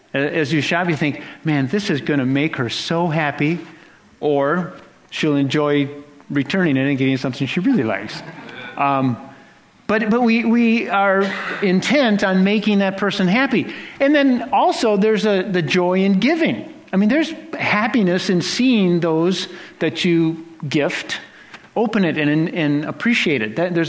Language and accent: English; United States; I'm an American. It's right there in the Declaration of Independence.